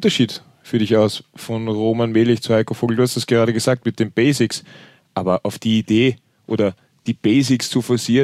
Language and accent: German; Vienna, Austria; Erklärt es mir das als Wiener.